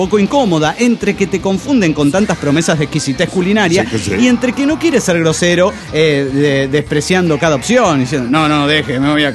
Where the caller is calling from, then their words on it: Los Cabos, Baja California Sur, Mexico; de Los Cabos, Baja California Sur.